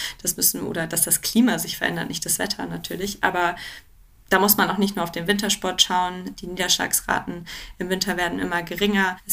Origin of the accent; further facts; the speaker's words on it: North Germany, Germany; Ich komme eigentlich aus dem Norden, also es ist nicht in meiner DNA, in die Berge verliebt zu sein.